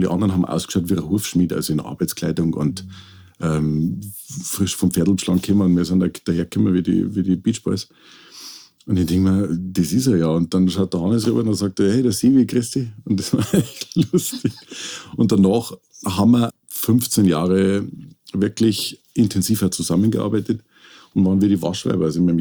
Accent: Stephanskirchen, Bavaria, Germany; Also ich bin ja bei Rosenheim aufgewachsen, also in der Gemeinde Stephanskirchen. Und da war das Landleben halt einfach sehr prägend.

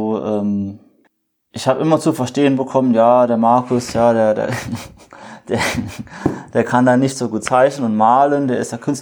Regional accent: Germany; Ja, ich bin halt in Deutschland aufgewachsen, ging halt ganz klassisch zum Kindergarten und zur Grundschule etc.

